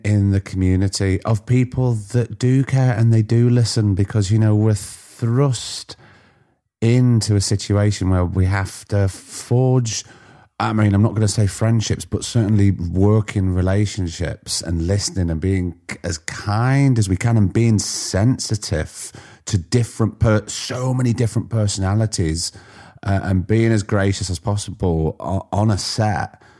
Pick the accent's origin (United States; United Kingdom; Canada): United Kingdom; Blackpool, North West England; Blackpool.